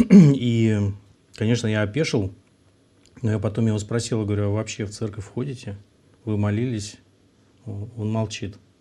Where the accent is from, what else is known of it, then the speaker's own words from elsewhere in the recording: Kirovsk, Leningrad Oblast, Russia; я родом из Кировска, всем, кто кировчане, мало ли смотрят, всем привет, Ленинградская область.